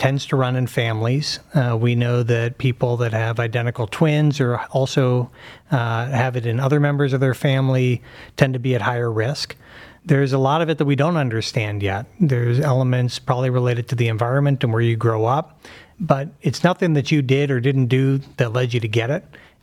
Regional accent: Pittsburgh, Pennsylvania, United States; now in Cleveland, United States; Grew up in Pittsburgh, and Cleveland was always an athletic rival, but, you know, stay true to the Steelers, no offense.

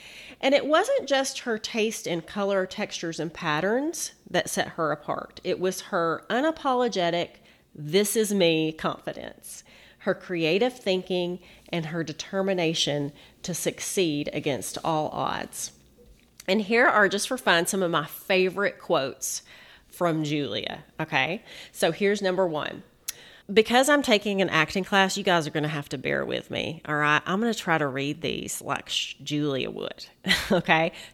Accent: Arkansas, United States; now in Little Rock, United States; growing up in Arkansas, I always thought it was interesting that the writer and creator of Designing Women was from Arkansas.

